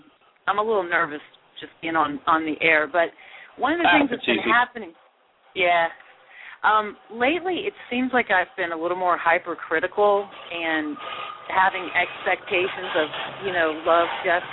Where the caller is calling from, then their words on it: Jacksonville, Florida, United States; from Jacksonville, Andy's sister.